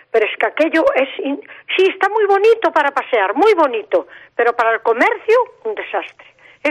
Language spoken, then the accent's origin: Spanish; Vilalonga, Galicia, Spain; Yo soy de Villalonga, estoy jubilada